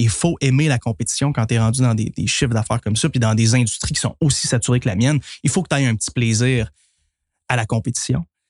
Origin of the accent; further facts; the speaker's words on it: Quebec, Canada; J'ai toujours rêvé d'être un grand sportif, mais je viens du fin fond de la Gaspésie. On n'avait pas de sport-études.